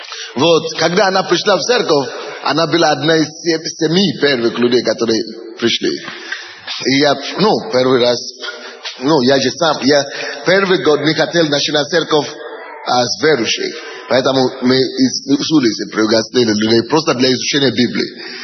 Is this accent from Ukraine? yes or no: yes; Ukraine; Ну, слава Богу, что я украинец.